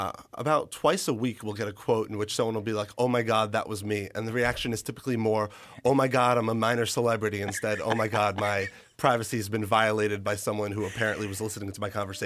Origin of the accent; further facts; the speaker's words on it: New York, United States; Essentially, I'm from New York, and I was a big fan of Overheard in New York.